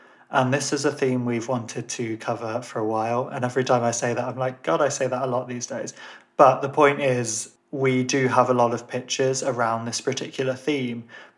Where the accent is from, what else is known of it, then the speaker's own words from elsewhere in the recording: Ireland; You know, me being Irish, having a Catholic and a Protestant parent